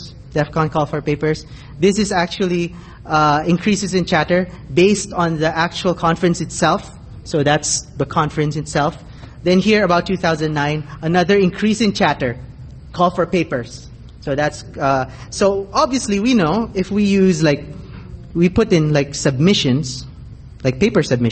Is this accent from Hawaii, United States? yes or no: yes; Hawaii, United States; So I said I'm from Hawaii